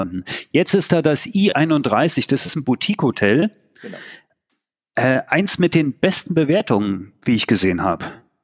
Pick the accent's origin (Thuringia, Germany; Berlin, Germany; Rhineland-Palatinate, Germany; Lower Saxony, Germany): Berlin, Germany; Ich bin in der Hannoverschen Straße aufgewachsen.